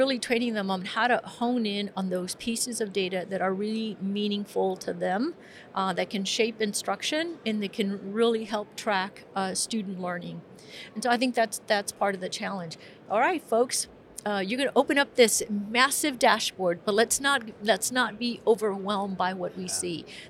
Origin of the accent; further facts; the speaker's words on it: Texas, United States; And then my favorite, not for anything other than because I'm from the Valley, and I'm thinking the Valley should have been the first one, but it's okay.